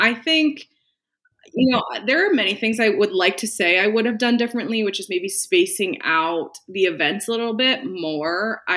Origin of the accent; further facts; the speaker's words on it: California, United States; also born or lived in New York City; So I originally am from California.